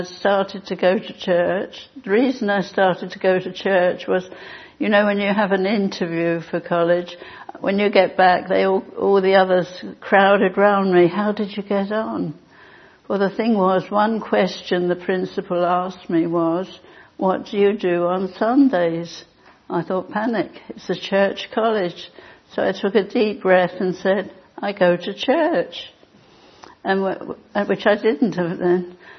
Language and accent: English; London, United Kingdom; born there; I wasn't actually born in Twickenham, I was born in London. I'm a true Cockney. I was born in Queen Charlotte's Hospital when it used to be in the East End.